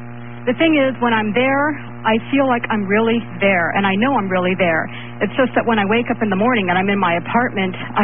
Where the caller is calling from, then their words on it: San Francisco, California, United States; I'm calling from San Francisco.